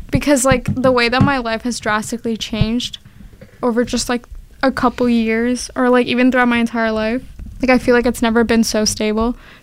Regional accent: New York City, New York, United States; And I'm from New York City too, which is even scarier

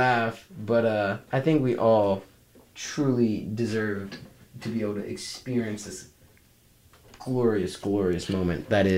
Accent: Atlanta, Georgia, United States; I'm from Atlanta, Georgia.

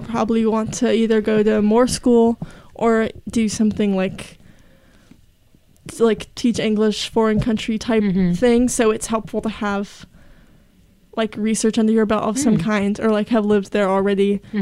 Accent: Portland, Oregon, United States; I am from Portland, Oregon. Born and raised.

